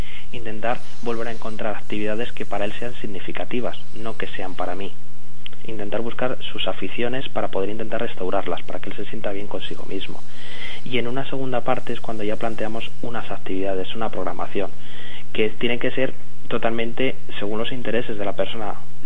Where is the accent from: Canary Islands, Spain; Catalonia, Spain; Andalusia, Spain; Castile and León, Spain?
Castile and León, Spain; Burgos; yo soy de Burgos y siempre he pensado que Burgos es una ciudad muy social